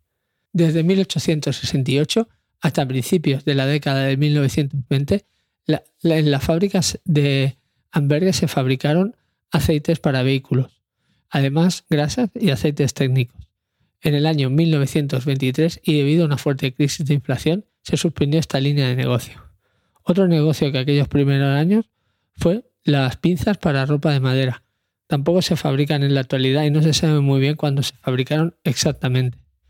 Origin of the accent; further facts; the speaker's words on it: Barcelona, Catalonia, Spain; Se me ha puesto a mí, que soy de Barcelona, imaginaros.